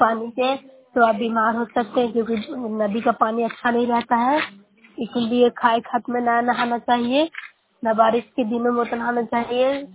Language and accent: Hindi; Bihar, India